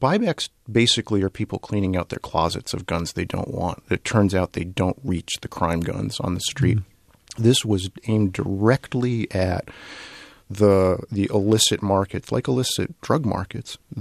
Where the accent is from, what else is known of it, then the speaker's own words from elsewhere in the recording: Brooklyn, New York, United States; I'm from Brooklyn.